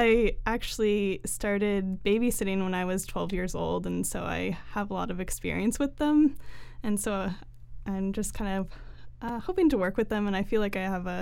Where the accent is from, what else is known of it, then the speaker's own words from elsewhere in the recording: Boulder, Colorado, United States; Well, I'm from Boulder, Colorado, originally.